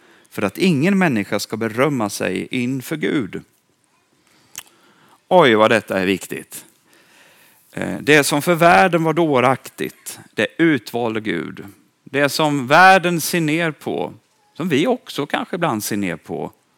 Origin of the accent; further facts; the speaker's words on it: Östergötland, Sweden; han är begravd ganska nära där jag kommer ifrån. I Torpa kyrkogård.